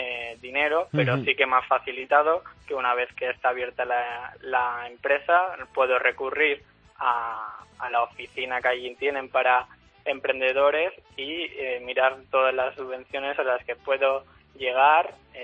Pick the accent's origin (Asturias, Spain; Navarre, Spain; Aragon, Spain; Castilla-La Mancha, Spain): Aragon, Spain; Escucha; Yo vivo en Escucha, que es en la provincia de Teruel.